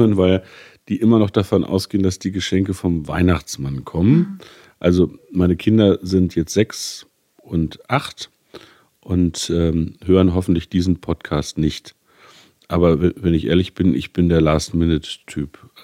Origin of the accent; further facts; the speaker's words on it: Lower Saxony, Germany; um meinen Wahlkreis Gifhorn-Peine. Das ist meine Heimat.